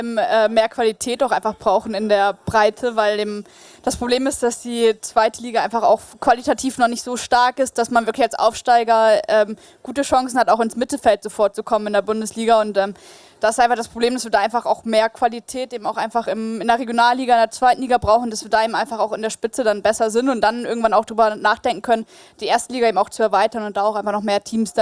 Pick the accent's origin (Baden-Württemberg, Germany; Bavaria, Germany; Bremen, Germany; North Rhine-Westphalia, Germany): Bremen, Germany; Bin nahe in meiner Heimat Bremen.